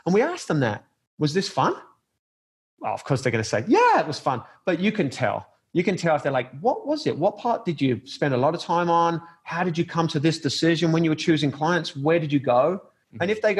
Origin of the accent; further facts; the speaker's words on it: England, United Kingdom; Cup of tea, I'm English from him